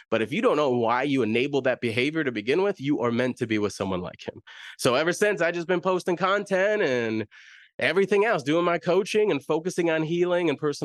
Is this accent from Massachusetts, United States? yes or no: no; Chicago, Illinois, United States; I'm from Southside Chicago, oldest of 10 siblings. I grew up in the hood.